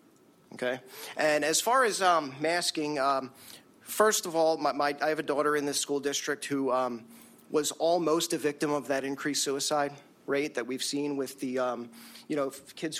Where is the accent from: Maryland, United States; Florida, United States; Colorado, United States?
Colorado, United States; Denver; from Denver.